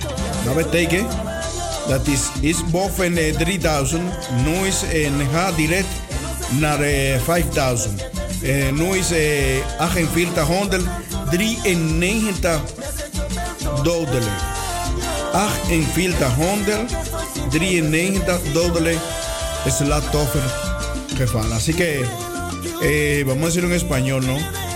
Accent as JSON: {"language": "Spanish", "country": "Dominican Republic", "said": "tanto en mi país, República Dominicana"}